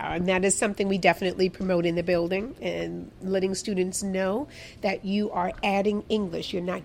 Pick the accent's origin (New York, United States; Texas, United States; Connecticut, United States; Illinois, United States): New York, United States; And I go, I'm from New York.